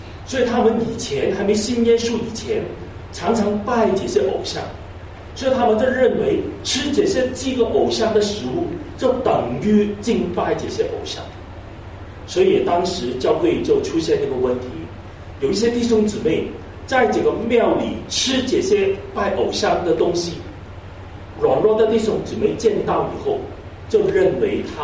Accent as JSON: {"language": "Chinese", "country": "China", "second_language": "Chinese", "said": "我们都是在不同的省份过来的时间，没错，我们都是中国人，也讲普通话，我也学讲普通话，但是我们很多的背景其实也不一样。"}